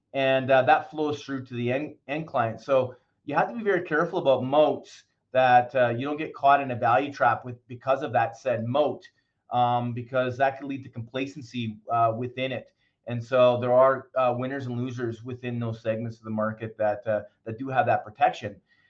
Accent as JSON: {"language": "English", "country": "Canada", "said": "Well, I'm a Canadian and we got plenty of moats up here."}